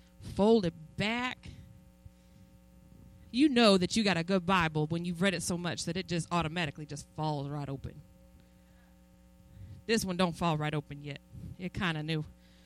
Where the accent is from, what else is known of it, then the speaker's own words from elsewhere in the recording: Illinois, United States; also born or lived in North Dakota; I was born in the North Dakota, but I was raised in Illinois with my father and my mother